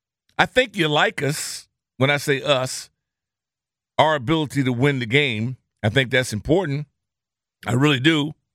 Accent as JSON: {"language": "English", "region": "California", "country": "United States", "tie": "born or raised there", "said": "Which is in my hometown. So it was an unbelievable experience to have a guy from Orange County"}